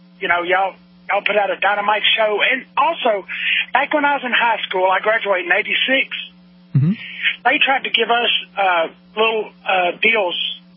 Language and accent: English; Louisiana, United States; I'm from Louisiana.